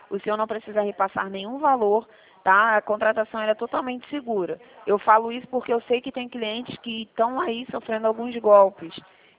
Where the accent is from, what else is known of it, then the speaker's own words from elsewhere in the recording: Rio de Janeiro, Brazil; Eu sou do Rio, tá? A gente trabalha aqui na 28 de setembro, em Vila Isabel.